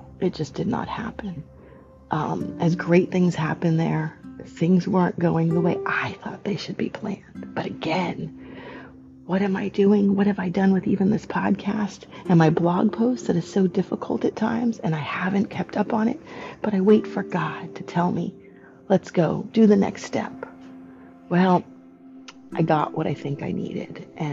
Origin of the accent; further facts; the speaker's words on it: Florida, United States; and I'm from the South. I'm from Florida. That's my hometown